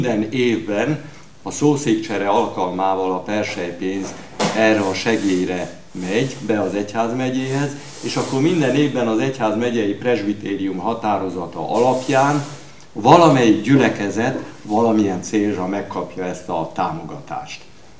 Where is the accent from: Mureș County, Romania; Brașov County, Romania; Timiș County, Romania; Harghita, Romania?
Brașov County, Romania; Săcele; also born or lived in Cluj-Napoca; az egyik faluban, Hosszúfalu fűrészmezőn születtem, édesapám ott volt lelkész, édesanyám ott volt kántor, úgyhogy én ott nőttem fel, később a kolozsvári teológián végeztem, majd 2 évig voltam Aradon segédlelkész, utána pedig Kolozsvárra visszakerültem